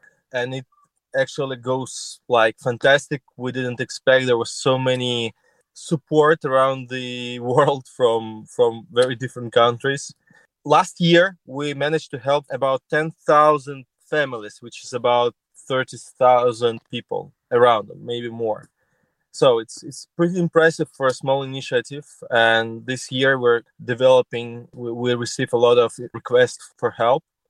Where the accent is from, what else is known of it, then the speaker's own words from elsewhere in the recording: Kyiv, Ukraine; English is a second language; I'm from Kyiv